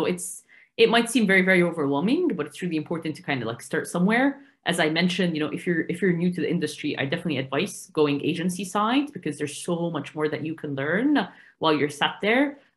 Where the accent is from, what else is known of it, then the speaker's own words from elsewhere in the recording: Egypt; English is a second language; moved away as an adult; now in United Kingdom; I moved to the UK 8 years ago, and it does feel like my home now. I'm from Egypt. I studied computer engineering there.